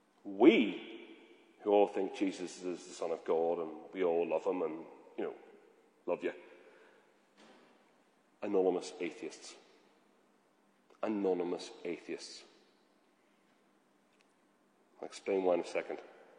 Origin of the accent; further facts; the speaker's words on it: Belfast, Northern Ireland, United Kingdom; I mean, I'm from Belfast.